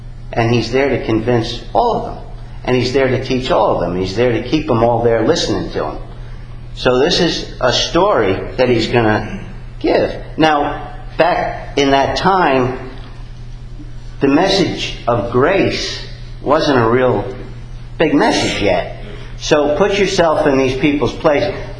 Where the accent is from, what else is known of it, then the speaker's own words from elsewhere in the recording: New York, United States; Me and my brother, I grew up in New York, and I'm a Red Sox fan.